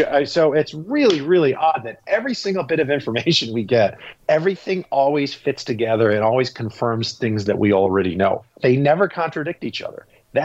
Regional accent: United States; And as an American, that made my heart sink.

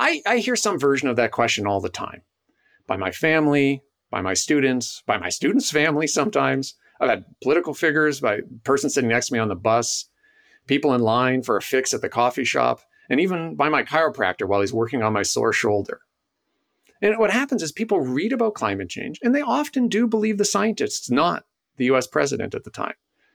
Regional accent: Canada; Hi, I'm Canadian.

